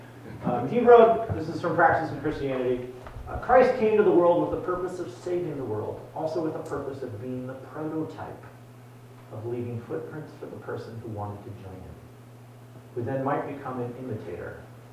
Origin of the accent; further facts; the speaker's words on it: United States; I tell them I was Canadian. But I want to reclaim the fact that I am American